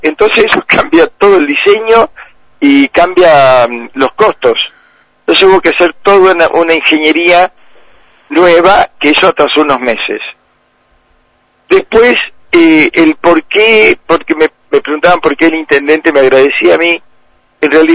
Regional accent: Entre Ríos, Argentina; yo, que tengo 68 años, tenía 8 años y mi padre era el jefe de la planta depuradora de mi pueblo, que es un pueblo insignificante en el medio del monte entrerriano

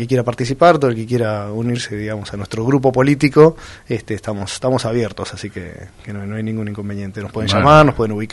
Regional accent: Pinamar, Buenos Aires Province, Argentina; born there; yo nací en Pinamar

